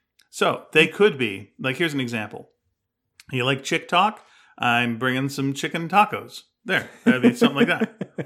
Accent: Montreal, Quebec, Canada; I love Montreal. I grew up in Montreal.

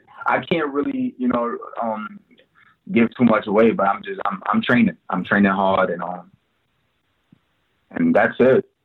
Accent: Monrovia, Montserrado, Liberia; I'm originally from Monrovia, Liberia. That's in West Africa, near Ghana, Nigeria, near Sierra Leone.

